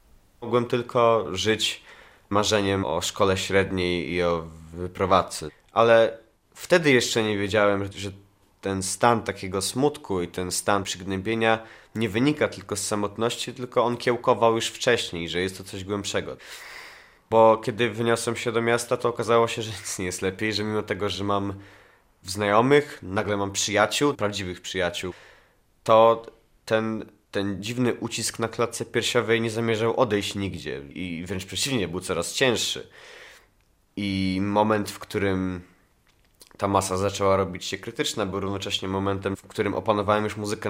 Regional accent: Podlaskie Voivodeship, Poland; Kiedy byłem dzieckiem, mieszkałem na wsi. Wychowywałem się w rodzinie, w której zarówno mama, jak i tata pochodzili z miast, z zupełnie innych części Polski. Żadne z nich nie jest z Podlasia. Byłem wychowywany inaczej, mówiłem inaczej, wyglądałem inaczej niż reszta dzieciaków z okolicznych wsi.

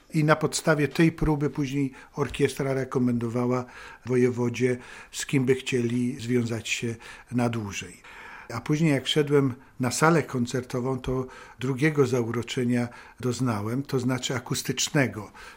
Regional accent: Białystok, Podlaskie Voivodeship, Poland; accent: Silesian; Stąd zawsze mówiłem, że jestem białostoczaninem ze śląskim akcentem.

